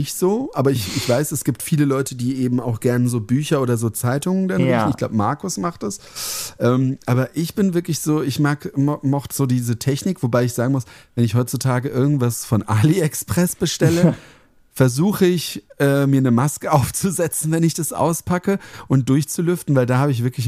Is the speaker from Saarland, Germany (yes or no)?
no; Hesse, Germany; Bei uns in Hessen sagt man immer Karton